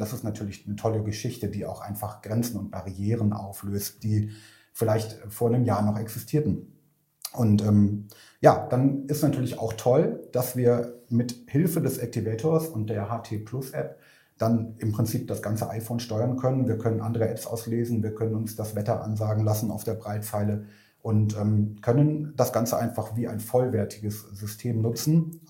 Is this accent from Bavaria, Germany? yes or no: no; Cologne, North Rhine-Westphalia, Germany; Ja, mir geht als Kölner natürlich das Herz auf, dass es auch ein Beratungszentrum in meiner Heimatstadt gibt.